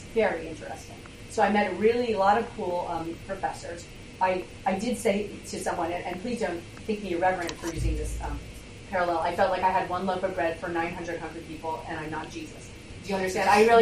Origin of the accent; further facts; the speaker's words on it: New York, United States; I have to be honest, as a New Yorker, I don't relate